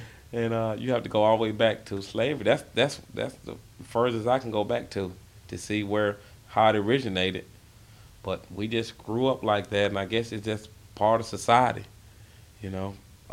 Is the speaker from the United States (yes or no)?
yes; Georgia, United States; accent: Southern; You know, you from Georgia. I said, yep. I said, I'm from Georgia. She didn't say Alabama or you know, Florida, you know, even though they speak, you know, with a Southern accent too.